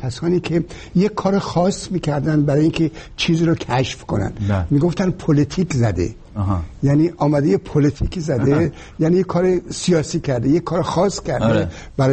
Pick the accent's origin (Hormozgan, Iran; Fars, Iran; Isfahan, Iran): Fars, Iran; Shiraz; ما شیرازی هستیم. من رفته بودم شیراز وقتی که 14-15 سالم بود